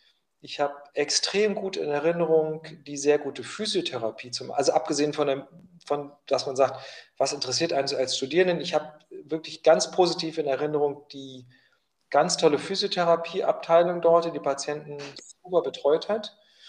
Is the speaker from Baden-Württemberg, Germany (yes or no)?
no; Hildesheim, Lower Saxony, Germany; also born or lived in Hamburg / Berlin; ich komme ursprünglich aus Hildesheim, da bin ich groß geworden. Das ist etwas südlich von Hannover. Und ich habe dann in Hamburg und Berlin studiert und habe auch in Berlin angefangen zu arbeiten.